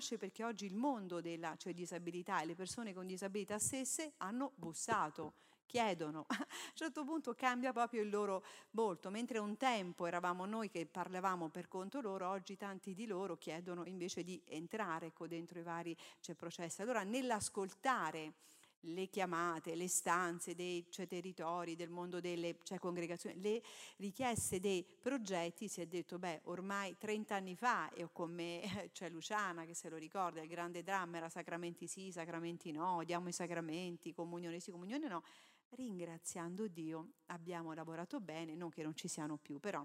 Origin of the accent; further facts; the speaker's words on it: Pescara, Abruzzo, Italy; vengo da Pescara